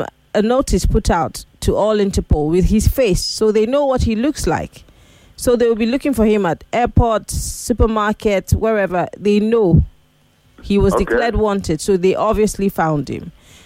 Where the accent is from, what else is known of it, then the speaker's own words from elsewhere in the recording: Nigeria; born there; English is a second language; since when I was born in Nigeria.